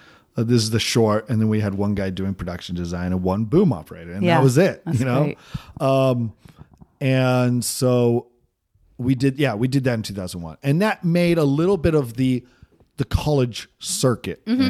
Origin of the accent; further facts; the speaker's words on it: Salem, Oregon, United States; Salem, Oregon.